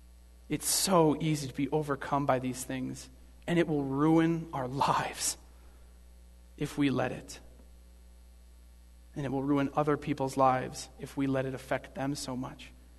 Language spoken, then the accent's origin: English; United States; born there; I was born in America. Not expected to know Spanish, but I hated the fact that I didn't.